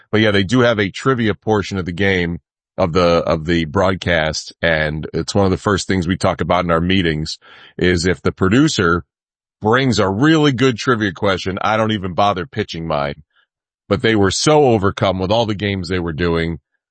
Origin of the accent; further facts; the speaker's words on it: Albany, New York, United States; I was on a talk show from my hometown of Albany, New York